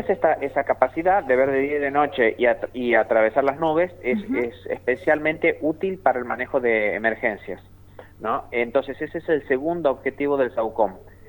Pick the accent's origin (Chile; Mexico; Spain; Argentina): Argentina; Santiago del Estero; now in Bariloche, Argentina; Vengo de la Universidad Nacional de Tucumán, soy santiagueño y estoy en Bariloche hace 20 años.